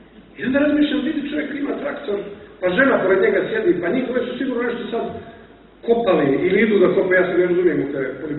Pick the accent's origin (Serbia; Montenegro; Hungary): Montenegro; Cuce, Cetinje; tamo ima jedno naselje, ajde da tako kažem, blizu Cetinja, odakle sam ja, Cuce.